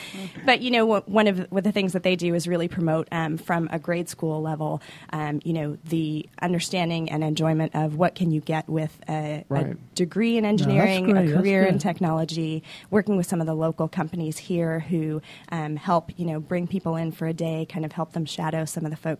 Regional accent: California, United States; So I come from California. I worked on the West Coast.

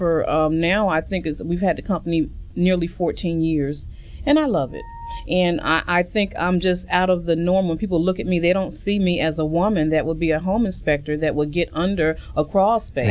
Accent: Albany, New York, United States; He is originally from Georgia. I'm from Albany, New York.

